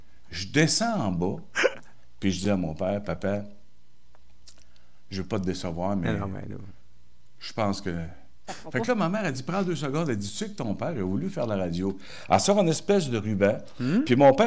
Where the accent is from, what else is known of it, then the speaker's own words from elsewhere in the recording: Asbestos, Quebec, Canada; Bon, ben moi, là, c'est là que j'ai grossi. Moi, je viens d'Asbestos.